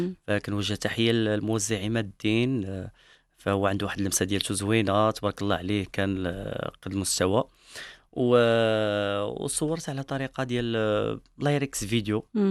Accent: Morocco; لا راه انا مغربي

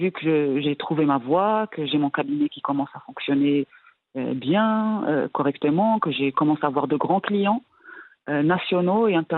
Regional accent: Morocco; avec mon mari, on a grandi au Maroc, on a eu la chance de vivre, de vivre autour de notre famille

